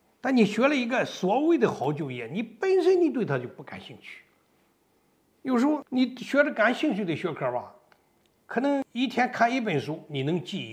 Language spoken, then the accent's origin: Chinese; Shandong, China; 就像我山东人对山东的情况相对就比较了解